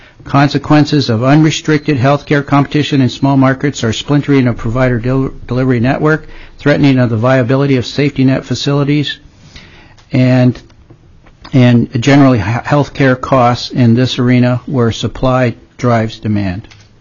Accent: Wrangell, Alaska, United States; now in Juneau, United States; family physician, born and raised in Wrangell, Alaska, and have lived and practiced family medicine in Juneau since 1984.

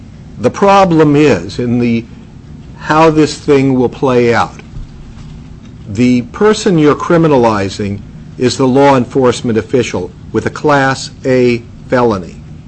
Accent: San Francisco, California, United States; I grew up in San Francisco.

